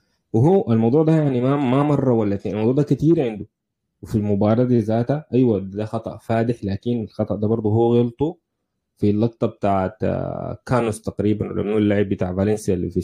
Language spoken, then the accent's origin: Arabic; El Mahalla El Kubra, Gharbia, Egypt; عندنا في المحلة